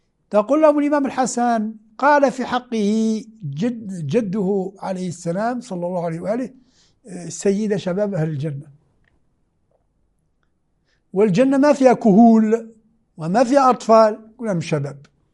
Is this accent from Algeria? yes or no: yes; Algeria; أنا جزائري، ممكن عشت 80 سنة في الجزائر لا نسمع كلمة عن الغدير